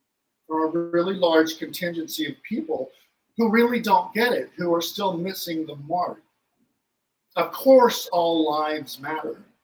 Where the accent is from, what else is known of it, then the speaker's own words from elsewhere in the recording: Florida, United States; when I was growing up in the Methodist Church in the South in a small town in Central Florida.